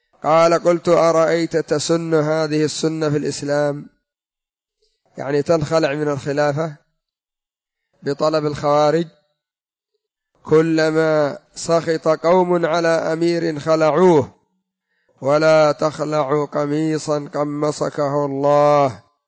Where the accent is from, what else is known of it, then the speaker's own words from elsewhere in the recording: Yemen; كما أن الثوار عندنا في اليمن قاموا بخلعه